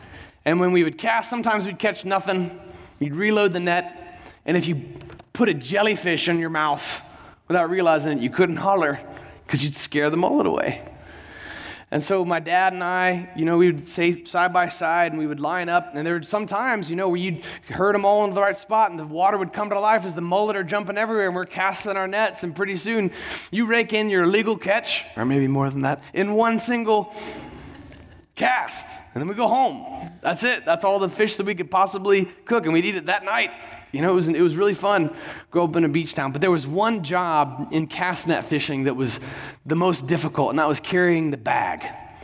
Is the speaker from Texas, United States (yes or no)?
no; Pensacola, Florida, United States; We grew up in Pensacola, Florida, which is a cool little beach town.